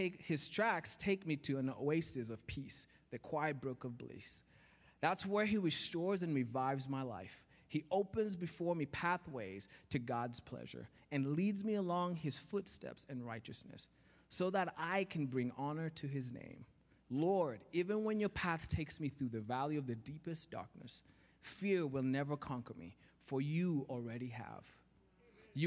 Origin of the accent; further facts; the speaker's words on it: Kenya; accent: Kenyan; I'm like, maybe she doesn't understand my Kenyan accent.